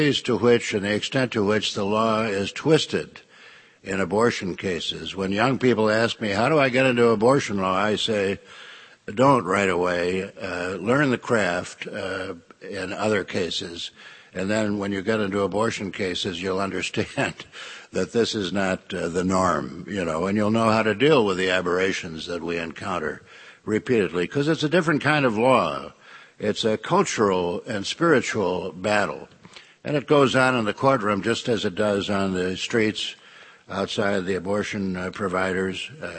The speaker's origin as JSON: {"language": "English", "town": "Chicago", "region": "Illinois", "country": "United States", "said": "I'm from Chicago."}